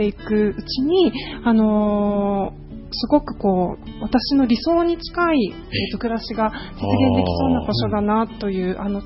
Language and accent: Japanese; Hamamatsu, Shizuoka, Japan; もともと私浜松市出身なので